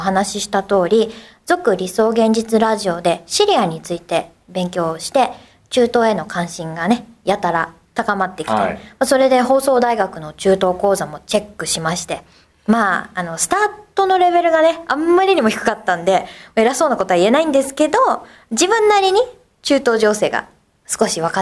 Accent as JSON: {"language": "Japanese", "region": "Hiroshima", "country": "Japan", "tie": "born or raised there", "said": "まあ、地元広島ではね地上波放送たくさんあったみたいなんですけど、"}